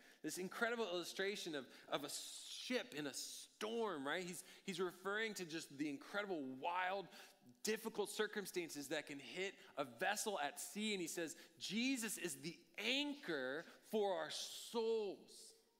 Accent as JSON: {"language": "English", "town": "College Station", "region": "Texas", "country": "United States", "tie": "born or raised there", "said": "I grew up in College Station, and when I went to A&M, I walked in, even as someone born and bred here in town"}